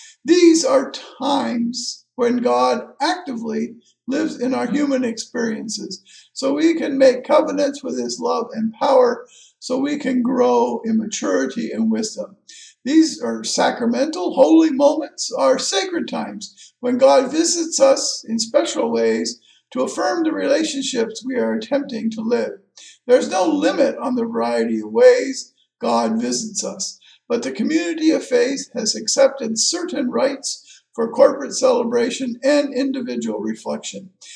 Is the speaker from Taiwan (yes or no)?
yes; Taiwan; I grew up in Taiwan as a son of missionary parents.